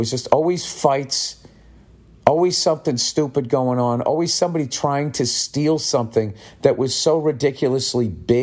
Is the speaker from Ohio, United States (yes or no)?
no; Massachusetts, United States; I grew up in Massachusetts, so I have no idea where that comes from.